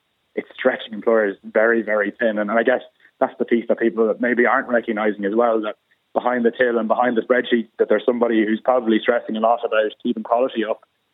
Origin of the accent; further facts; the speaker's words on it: Ireland; But I think as Irish people, we're probably the most personable in the world when it comes to hospitality, in my opinion anyway.